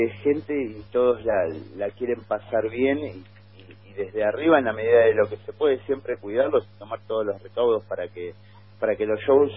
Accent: Argentina; lo que nos toca como desafío como argentinos pasar este momento y crecer

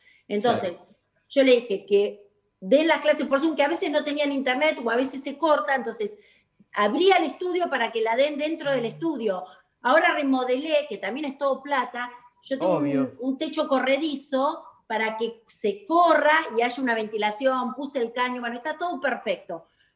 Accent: Argentina; soy argentina

